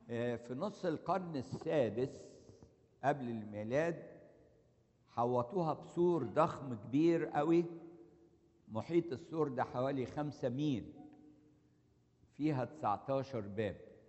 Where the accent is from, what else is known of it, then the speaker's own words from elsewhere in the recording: Egypt; اسكندرية عندنا في مصر